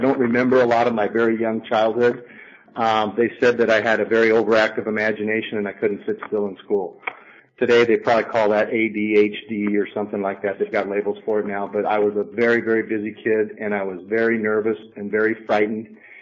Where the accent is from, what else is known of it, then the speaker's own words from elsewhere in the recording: San Jose, California, United States; born there; I was born on October 14th in 1952 in San Jose, California.